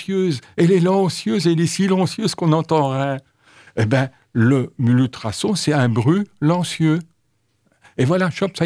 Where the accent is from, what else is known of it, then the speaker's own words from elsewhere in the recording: Le Mans, Pays de la Loire, France; born there; Moi, je suis né au Mans. Ma famille était de la campagne